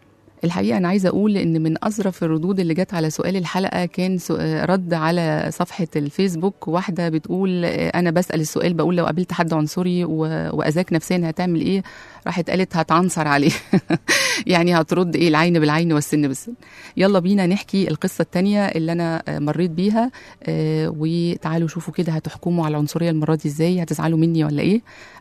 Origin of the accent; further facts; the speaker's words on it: Upper Egypt, Egypt; ده أنا سمرة وبابا يسمر، ده احنا من الصعيد أصلا،